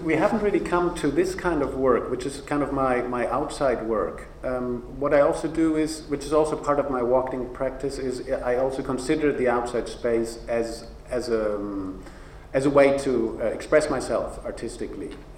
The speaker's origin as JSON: {"language": "English", "region": "Berlin", "country": "Germany", "tie": "born or raised there", "second_language": "English", "said": "I was growing up in the Cold War times, right? I'm kind of a child of the 70s and 80s. I'm coming from Berlin. There was a wall around my city."}